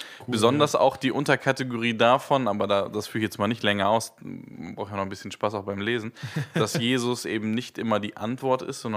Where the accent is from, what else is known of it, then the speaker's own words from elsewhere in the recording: Oerlinghausen, North Rhine-Westphalia, Germany; in Oerlinghausen war die bekannt, wo ich ursprünglich herkomme, meine Heimatgemeinde.